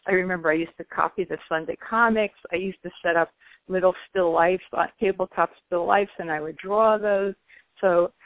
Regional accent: New Jersey, United States; I grew up in New Jersey in a pretty blue-collar town.

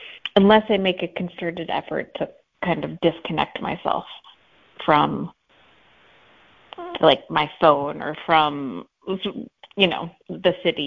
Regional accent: Washington, District of Columbia, United States; I grew up in Washington, D.C., so all the museums were free, you know.

